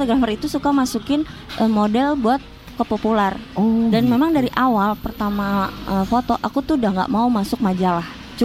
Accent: Bandung, West Java, Indonesia; moved away as an adult; now in Jakarta, Indonesia; Asli Bandung, lahir di Bandung, sekolah di Bandung, gitu. Tapi sudah selesai sekolah, pindah ke Jakarta.

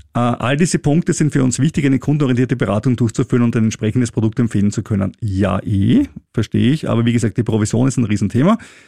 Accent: Austria; Also als Österreicher freue ich mich total, dass Steuerausländer bei uns auch gut gestellt werden.

